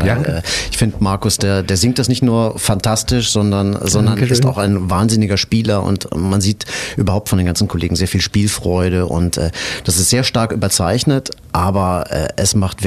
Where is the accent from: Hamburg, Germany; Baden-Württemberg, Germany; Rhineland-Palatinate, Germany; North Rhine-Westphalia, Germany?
North Rhine-Westphalia, Germany; Kleve; also born or lived in Neuss; Also ich bin dann aufgewachsen in Kleve, also am Niederrhein, das auch am Niederrhein. Und bin dann aber auch bald nach Neuss gekommen, ins Internat.